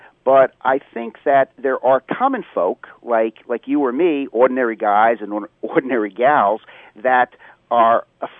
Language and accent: English; Pennsylvania, United States; that I've had a carry permit in my home state of Pennsylvania